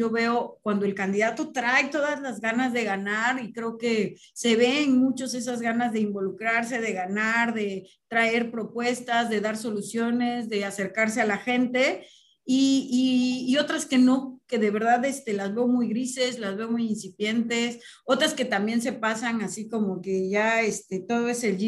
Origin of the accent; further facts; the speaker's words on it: Mexico; Que nos afecta a todos como mexicanos